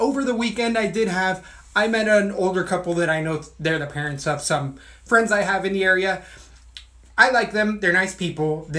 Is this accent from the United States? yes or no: yes; United States; I'm American. Born and bred. Most of my family's American now.